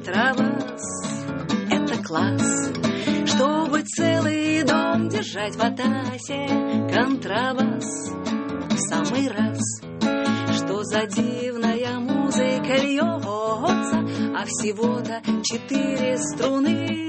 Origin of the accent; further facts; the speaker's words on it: Ufa, Bashkortostan, Russia; also born or lived in Nizhnevartovsk / Surgut; Во-первых, я из Уфы. Угу. Я уфимская. Потом я жила в городе Нижневартовске.